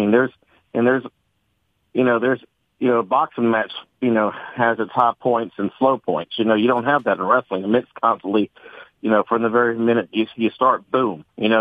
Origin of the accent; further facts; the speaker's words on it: Baton Rouge, Louisiana, United States; You know, I grew up in Baton Rouge, and, you know, several of the schools there had it